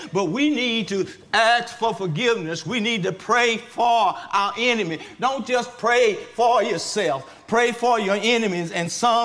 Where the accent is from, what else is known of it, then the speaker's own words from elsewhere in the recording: Baker, United States; Growing up in Baker, they didn't have telephones.